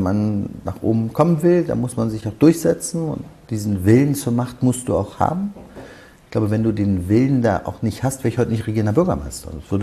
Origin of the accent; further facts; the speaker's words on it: Berlin, Germany; Ich war wirklich gerne im Deutschen Bundestag, aber ich wollte für meine Heimatstadt Berlin Politik machen.